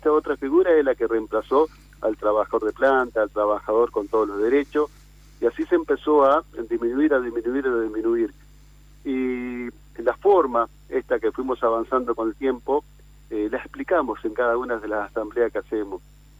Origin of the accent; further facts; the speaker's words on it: Argentina; el derecho que tenemos como trabajadores y trabajadoras, fundamentalmente como argentinos.